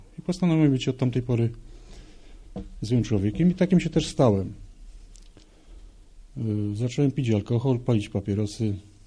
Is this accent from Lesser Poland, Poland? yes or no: yes; Nowa Huta, Lesser Poland, Poland; Urodziłem się i wychowałem w Nowej Hucie. Jestem tutaj tak zwanym tubylcem. Urodziłem się w rodzinie katolickiej. Jako jedynie dziecko.